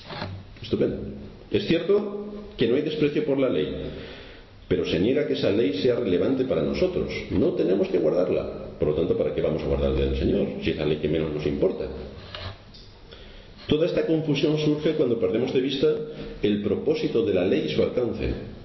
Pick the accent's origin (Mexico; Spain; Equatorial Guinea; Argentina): Spain; Nosotros somos españoles. Como españoles que somos, tenemos que cumplir la ley del país en que vivimos.